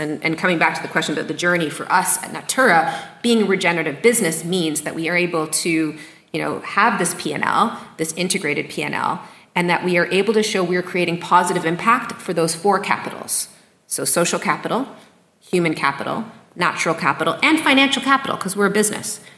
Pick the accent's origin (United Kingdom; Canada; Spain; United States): Canada; Now, I am a Canadian